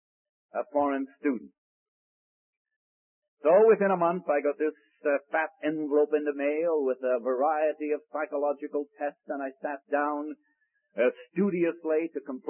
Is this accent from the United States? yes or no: no; Ireland; born there; I was born in Ireland, and I discovered one of my compatriots here tonight, wherever he is